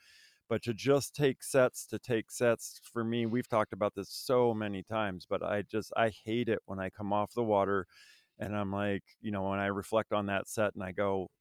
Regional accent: Vermont, United States; I grew up in Vermont. We had a long winter, too long, if I'm being honest, you know.

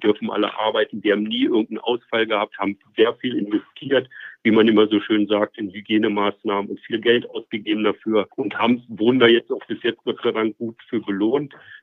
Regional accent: Lower Saxony, Germany; born there; now in Leipzig, Germany; bin aber kein Leipziger, bin echt gebürtiger Niedersachse. Ich traue es mich nicht zu sagen, aber es ist so. Aber lebe schon lange hier. Bin eingemeindet.

